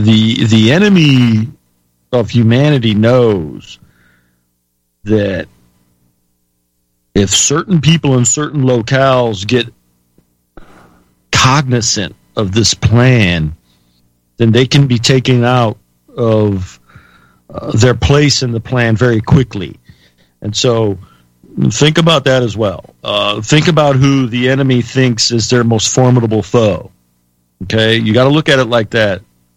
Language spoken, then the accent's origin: English; United States; I'm an American, and I'll always be an American patriot.